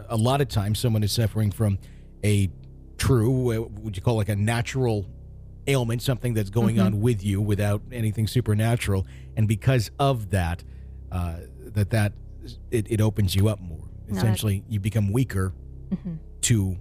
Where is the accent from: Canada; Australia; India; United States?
United States; Birmingham, Alabama; I'm from the Birmingham area and moved to this apartment complex in an English village in mid-August of this year.